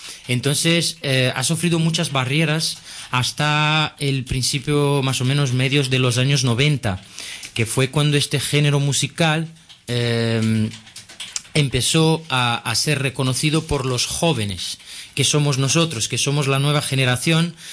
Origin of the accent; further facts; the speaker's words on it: Rio de Janeiro, Brazil; Spanish is a second language; Sí, yo soy de Río, sí.